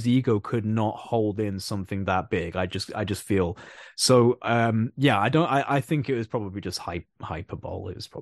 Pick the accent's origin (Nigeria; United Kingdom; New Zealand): United Kingdom; for one, I'm British.